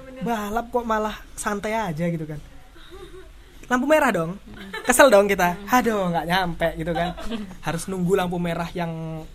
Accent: Sumatra, Indonesia; Sebagai anak Sumatera

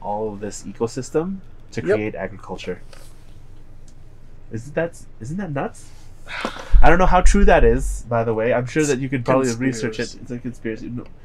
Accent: Canada; oh, no need to worry. I'm Canadian.

